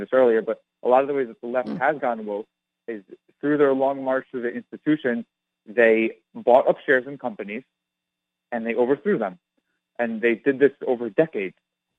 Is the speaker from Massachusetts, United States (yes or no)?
no; New York, United States; Well, I grew up in New York, so it just kind of was foisted upon me.